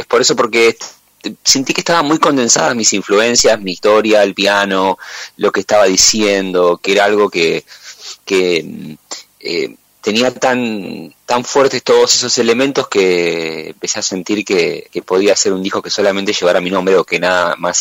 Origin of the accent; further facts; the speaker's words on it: La Paternal, Buenos Aires, Argentina; also born or lived in La Plata; si bien yo soy platense, pero me crié en la Paternal.